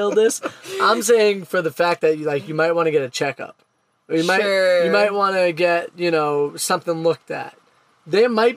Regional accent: United States; Me being the American in this relationship, I was like, whatever, it is what it is.

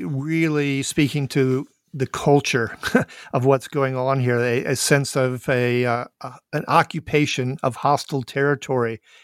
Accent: Minneapolis, Minnesota, United States; I am indeed from Minneapolis, St. Paul, the site of the George Floyd killing.

